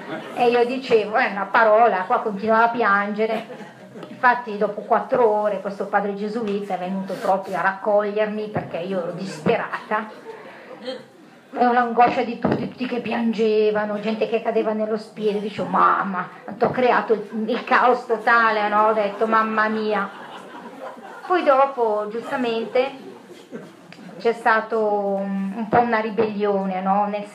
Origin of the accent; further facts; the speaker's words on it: Milan, Lombardy, Italy; sì, buongiorno a tutti, sono di Milano.